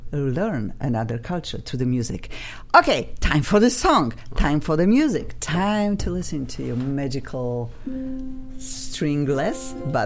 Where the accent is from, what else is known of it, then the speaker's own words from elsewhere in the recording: Poland; moved away as an adult; now in United States; You know, we have something in common because obviously I am from Poland, but I'm in America 25 years